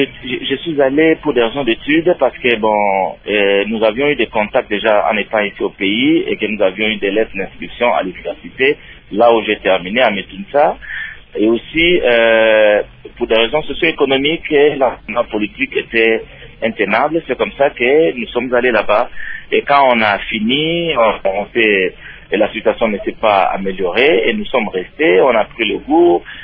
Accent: Eto, DR Congo; born there; la clinique que nous sommes en train de monter dans mon village natal, à Eto

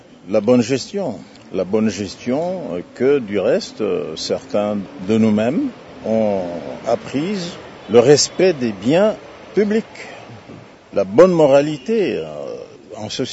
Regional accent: Bukavu, South Kivu, DR Congo; Chez nous, à Bukavu, plus précisément, bon, c'est déjà une région où il y a abondance de nourriture.

